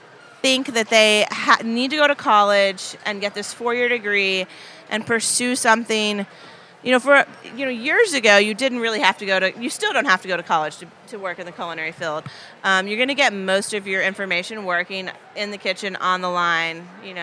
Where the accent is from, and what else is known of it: Paducah, Kentucky, United States; born or raised there; moved away as an adult